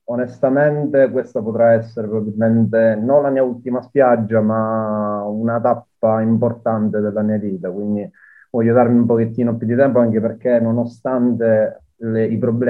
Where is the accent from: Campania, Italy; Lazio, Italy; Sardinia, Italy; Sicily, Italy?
Sicily, Italy; now in United Kingdom; io sono italiano, ma prima di tutto sono siciliano